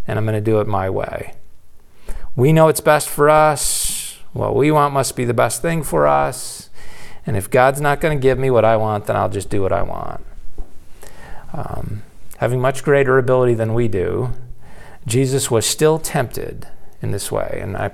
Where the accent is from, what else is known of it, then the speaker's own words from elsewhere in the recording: Buffalo, New York, United States; but growing up in Buffalo, I am a lifelong Buffalo Bills fan